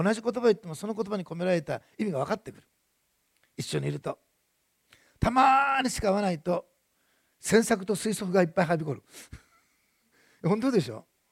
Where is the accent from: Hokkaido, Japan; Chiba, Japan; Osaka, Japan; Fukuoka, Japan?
Osaka, Japan; 私ねあの大阪出身で食い地張ってんです